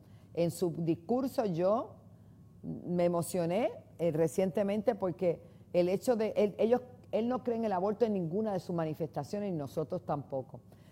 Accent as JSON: {"language": "Spanish", "region": "New York", "country": "United States", "tie": "born there", "said": "a los congresistas del estado de Nueva York, donde yo nací."}